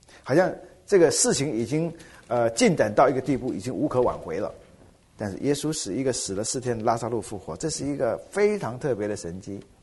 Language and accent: Chinese; China; 我们中国人即使是超过80岁或70岁以上死的时候，甚至那个花圈或什么都要用红色的